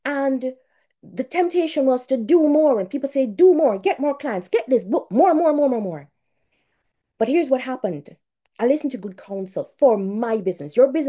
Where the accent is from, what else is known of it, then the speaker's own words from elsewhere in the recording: Jamaica; I'm Jamaican, so I say pop down.